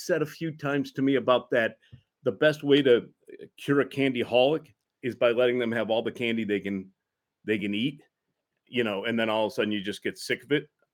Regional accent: Deerfield, Illinois, United States; So I grew up in Deerfield, which is about 20 miles north of the city, and I live in Deerfield.

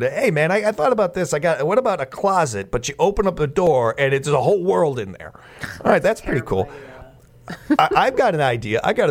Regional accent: Chicago, Illinois, United States; I have heard, growing up in Chicago and growing up in a hockey family, so many bad stories about him

